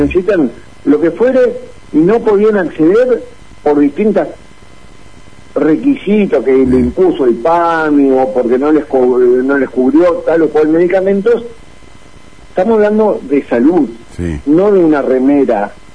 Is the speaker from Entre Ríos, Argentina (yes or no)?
yes; Concepción del Uruguay, Entre Ríos, Argentina; Yo soy de Concepción del Uruguay, les cuento para los oyentes que no saben.